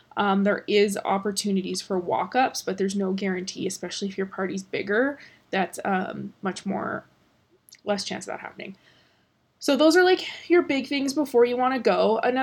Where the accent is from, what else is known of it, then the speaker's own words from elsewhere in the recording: Canada; I come from Canada